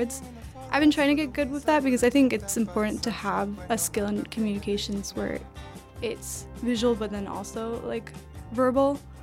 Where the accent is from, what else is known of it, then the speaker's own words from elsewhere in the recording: Virginia, United States; I'm from Nova, which I feel like a lot of VCU students are from.